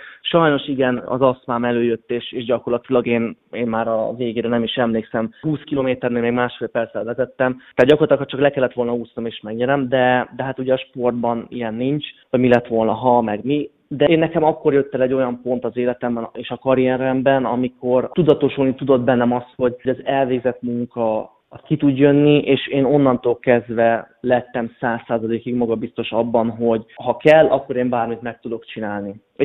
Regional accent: Hungary; büszke vagyok arra, hogy sikerült legjobb magyarként helytállnom.

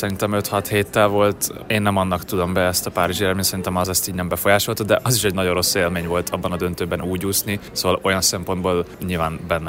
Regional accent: Hungary; valóban magyar közönség előtt a legjobb magyarként úszni

